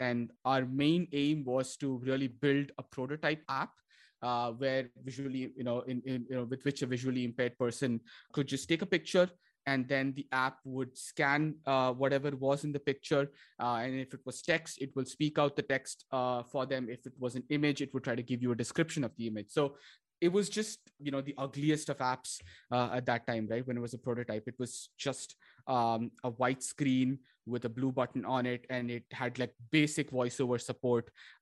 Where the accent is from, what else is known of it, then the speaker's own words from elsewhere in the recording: Chennai, Tamil Nadu, India; really hot, sweltering, sunny day in the south of India, in my hometown, Chennai.